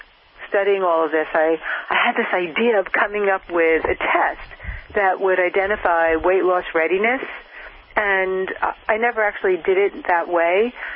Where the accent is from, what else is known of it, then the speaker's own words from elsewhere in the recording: New York, United States; now in New Hampshire, United States; And I come from New York, and now I live in New Hampshire.